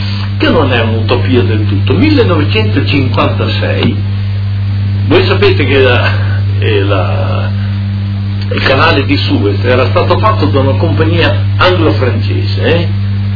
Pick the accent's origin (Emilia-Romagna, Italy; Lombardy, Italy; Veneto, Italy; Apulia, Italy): Emilia-Romagna, Italy; Bologna; Io vengo da Bologna, come sentite, sono nato fuori, ma mia mamma era bolognese, la lingua materna, mia mamma era di San Lazzaro, diciamo.